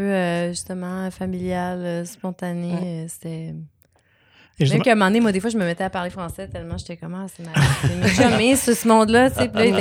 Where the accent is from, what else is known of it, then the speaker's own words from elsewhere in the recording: Quebec, Canada; Moi, j'ai un chum anglophone. Je suis la French girl de quelqu'un. Ma vie est bilingue. J'ai grandi dans le West Island. Le franglais, ça fait partie de ma vie.